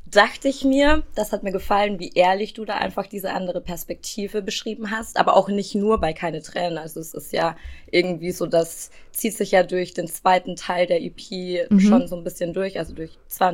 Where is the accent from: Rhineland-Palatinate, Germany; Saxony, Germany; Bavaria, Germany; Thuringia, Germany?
Bavaria, Germany; Regensburg; Ja, und ich denke, das ist so eine kleine Stadt und vergleichbar mit meiner Heimatstadt Regensburg